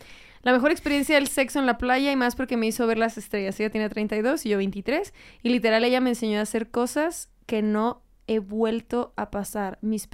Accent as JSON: {"language": "Spanish", "country": "Mexico", "said": "Como buen mexicano, pues se sabe que nosotros traemos un sabor y una chispa que en Europa no encuentras."}